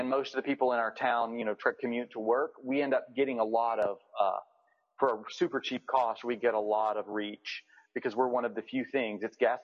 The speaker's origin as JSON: {"language": "English", "region": "the South", "country": "United States", "tie": "born or raised there", "lives_now": "Wisconsin, United States", "said": "I grew up in the South, so people here always, they know you're a Southern boy."}